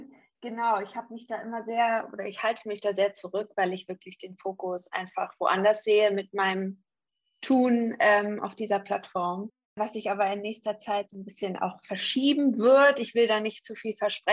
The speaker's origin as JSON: {"language": "German", "region": "Hamburg", "country": "Germany", "also_born_or_lived": "abroad", "said": "ich bin aus Hamburg, gebürtig aus Hamburg. Ich habe viele, viele Jahre auch im Ausland gelebt, bin im Ausland auch zur Schule gegangen"}